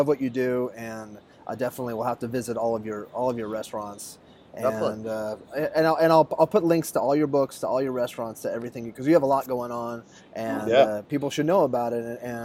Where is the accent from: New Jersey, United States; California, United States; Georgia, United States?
California, United States; Los Angeles; I come from Los Angeles, and my I would be a fourth generation furniture salesman